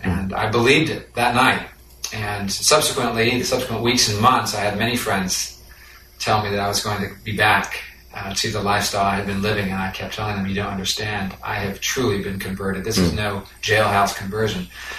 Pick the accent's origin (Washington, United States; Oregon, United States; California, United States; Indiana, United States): California, United States; Santa Clara; I grew up in Santa Clara, California, and grew up in a Lutheran church, Missouri Synod.